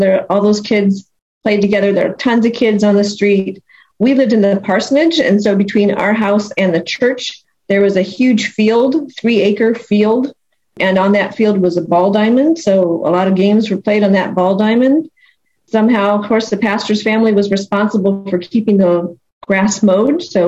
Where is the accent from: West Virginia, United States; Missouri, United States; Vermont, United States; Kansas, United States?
Kansas, United States; Wichita; born there; I was born in Wichita, Kansas.